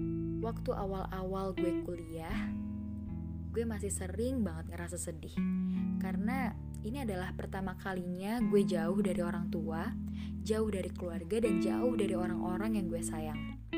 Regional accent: Jakarta, Indonesia; now in Padang, Indonesia; gue lahir di Jakarta. Dan gue juga dibesarkan di sana. Sekarang gue merantau untuk kuliah di Kota Padang. Ya, gue merantau Jakarta Padang.

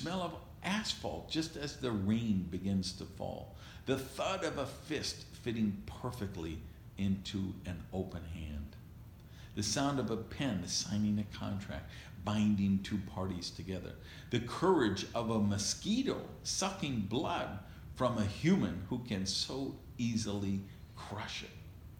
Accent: Madison, Wisconsin, United States; where I grew up in Madison, Wisconsin, and so many trees

